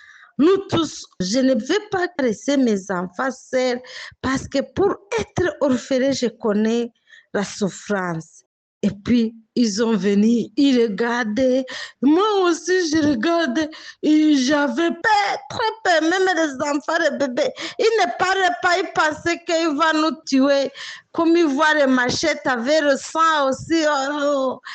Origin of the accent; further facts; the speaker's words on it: DR Congo; now in Mayotte; Je suis congolaise et je suis à Mayotte.